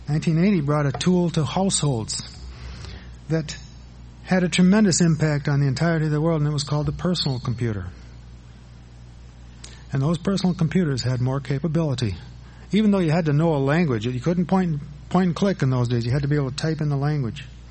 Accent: Madison, Wisconsin, United States; I attended the University of Wisconsin-Madison. I grew up in Madison, so it was just to get on the bus, give my dime to the bus driver, and ride across town.

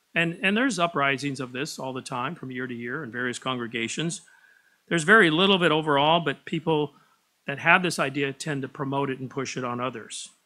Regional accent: England, United Kingdom; So I'm English.

